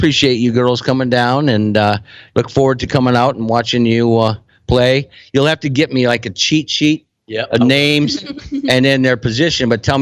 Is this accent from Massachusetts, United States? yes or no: no; Iowa, United States; I'm from Iowa, obviously. I'm wearing my Hawkeye gear.